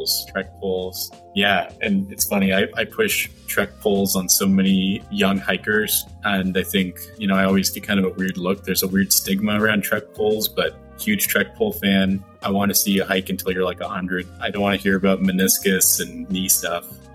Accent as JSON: {"language": "English", "region": "Eastern Canada", "country": "Canada", "tie": "born or raised there", "said": "growing up in Eastern Canada, you know, like maple syrup capital of the world, basically, definitely fall colors."}